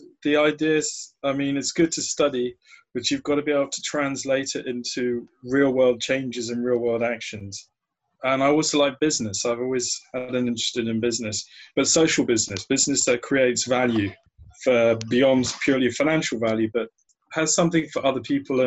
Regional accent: England, United Kingdom; born there; So I'm from the family of Italian immigrants. My father's Italian, my mother is English. I was born in England, but my father and my grandfather, they started life in Puglia in southern Italy

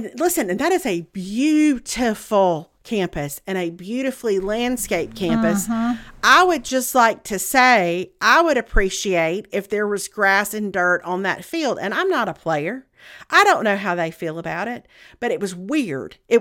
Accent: the South, United States; the problem is we're all from the South.

